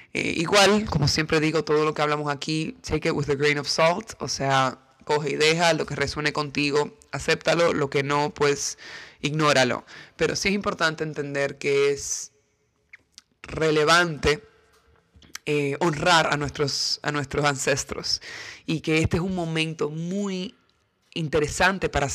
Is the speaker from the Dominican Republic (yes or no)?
yes; Dominican Republic; born there; yo nací en República Dominicana, pero toda mi historia, todos mis ancestros, todo lo que soy viene del Medio Oriente y de Europa.